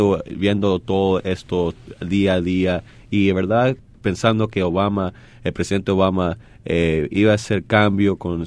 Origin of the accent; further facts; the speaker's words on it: Caracas, Capital District, Venezuela; now in Miami, United States; soy de Caracas, Venezuela. He vivido en este país ya 20 años, indocumentado, y vivo en Miami, Florida.